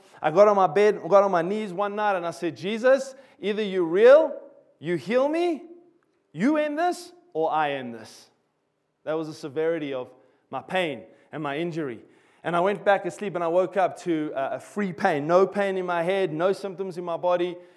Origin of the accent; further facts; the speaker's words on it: South Africa; if I say a few words that are a little bit weird and you can't understand, that's because I'm South African.